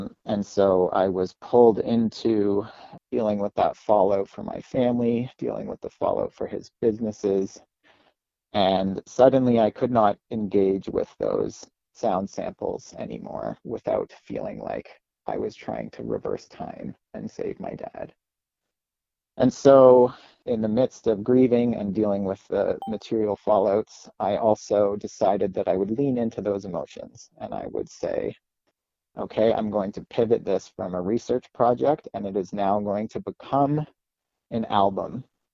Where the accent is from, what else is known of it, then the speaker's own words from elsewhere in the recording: Kitchener-Waterloo, Ontario, Canada; also born or lived in Guelph / Hamilton; now in Montreal, Canada; I grew up in Kitchener-Waterloo, lived for a time in Guelph and a time in Hamilton, and have been based in Montreal for the past 6 years now.